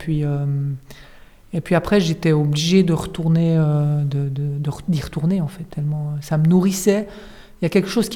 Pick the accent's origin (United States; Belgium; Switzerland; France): Switzerland; Charrat, Valais; je suis né à Chara, un petit village valaisan, qui fut pour moi, je pense que j'ai eu une enfance très heureuse. Je pense qu'on a la chance, en grandissant en Valais, de grandir dans un pays qui est assez extraordinaire.